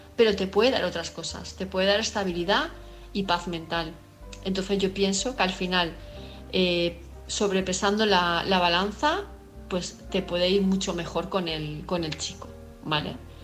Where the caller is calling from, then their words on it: Palma de Mallorca, Balearic Islands, Spain; de Palma de Mallorca